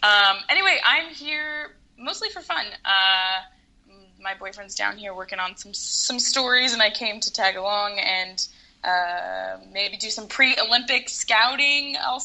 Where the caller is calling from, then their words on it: Argentina; I'm calling from Argentina.